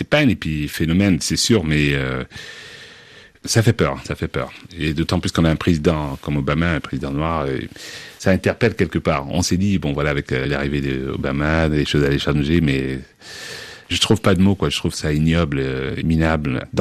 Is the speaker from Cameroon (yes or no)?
yes; Cameroon; Même chez moi, au Cameroun, je vois les discriminations qu'on a sur place.